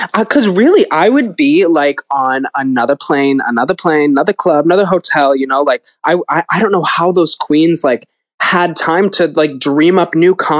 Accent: Chicago, Illinois, United States; because I'm from Chicago, so we'd go to like the Art Institute of Chicago, especially like on field trips.

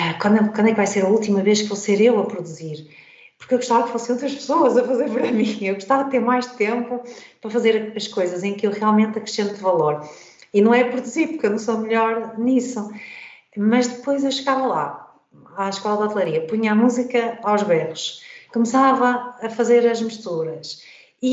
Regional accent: Portugal; porque eu sou, pronto, sou portuguesa, não é?

